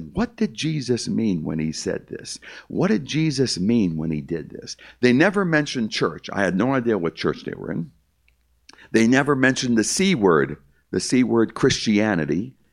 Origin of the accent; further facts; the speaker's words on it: United States; born there; And I was born 5 months later. I was born in the United States in October of 1950. And I was raised in a very, very, very religious Jewish home.